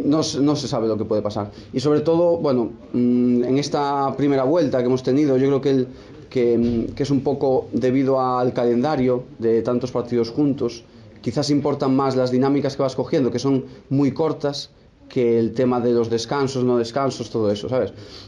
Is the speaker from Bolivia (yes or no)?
no; Ourense, Galicia, Spain; Para mí, que soy de aquí, de Ourense